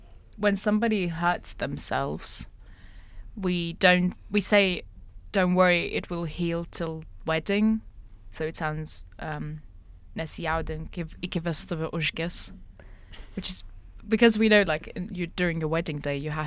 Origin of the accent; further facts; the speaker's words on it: Lithuania; English is a second language; I'm from Lithuania, and I was told to be the first one to do this.